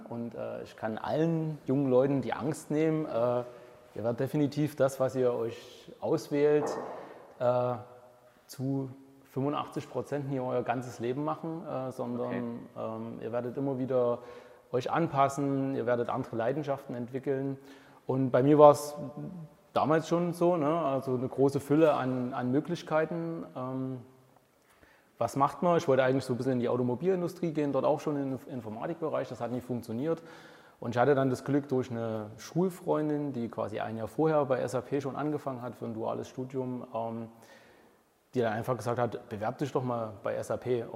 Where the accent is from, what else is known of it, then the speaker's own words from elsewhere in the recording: Auerbach, Saxony, Germany; ursprünglich komme ich aus dem Vogtland, aus einem schönen Vogtland, aus einer Kleinstadt Auerbach. Der ein oder andere wird es vielleicht kennen, ist zwischen Plauen und Zwickau. Bin dort behütet aufgewachsen an der Stelle. Nicht in einem Unternehmerhaushalt, sondern eher in einem Handwerkerhaushalt.